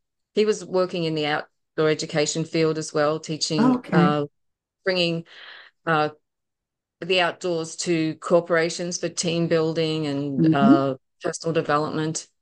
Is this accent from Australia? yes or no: yes; Australia; born there; I was born in Australia